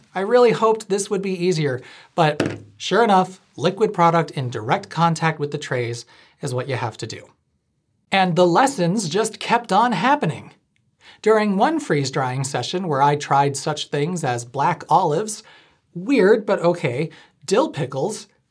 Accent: Midwest, United States; And yes, I am a Midwesterner and I look like this.

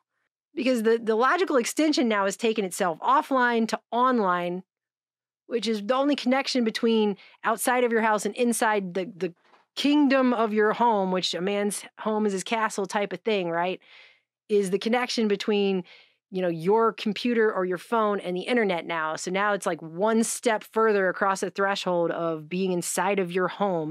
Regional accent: United States; as an American whose country would not exist apart from yours

